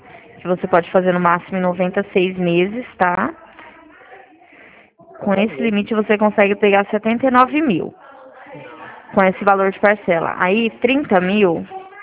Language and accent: Portuguese; Dracena, São Paulo, Brazil; also born or lived in Tupã; o meu celular é 018, porque eu sou de Dracena